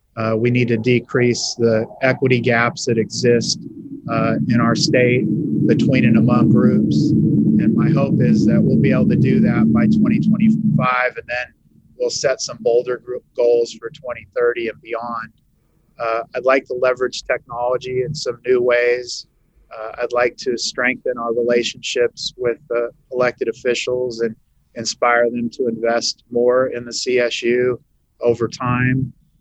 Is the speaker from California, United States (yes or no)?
yes; Hanford, California, United States; I'm originally from the San Joaquin Valley, where I serve now as president of Fresno State. I was born in Hanford, just south of Fresno, about 35 miles. And my grandparents immigrated here from Mexico.